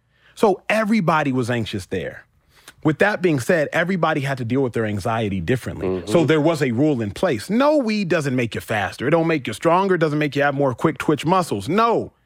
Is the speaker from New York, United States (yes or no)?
no; Texas, United States; I grew up in Texas. I drive through the back roads in Texas.